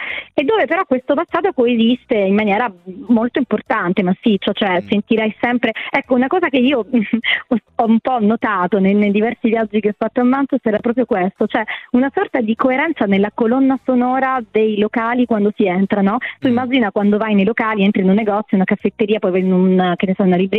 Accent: Sicily, Italy; Io sono siciliana

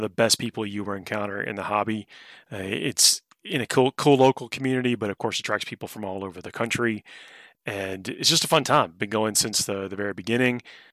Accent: the South, United States; The food, you know, I'm from the South as well.

